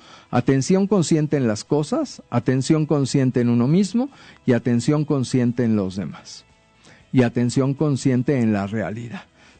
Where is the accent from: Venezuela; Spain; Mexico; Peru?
Mexico; Yo creo que como mexicanos muchas veces nos pasa eso, ¿no?